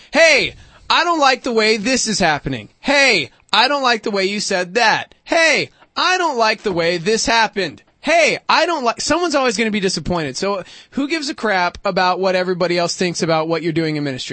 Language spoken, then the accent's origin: English; Texas, United States; I was born and raised in Texas. I hate it when I get around those people. I say y'all always, but, you know.